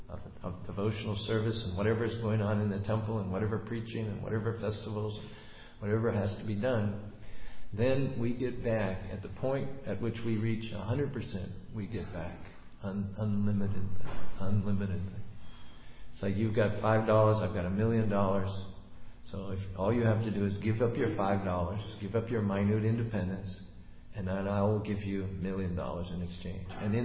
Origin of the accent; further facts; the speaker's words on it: United States; I mean, I come from America, and I'm just absolutely floored by the price of real estate here.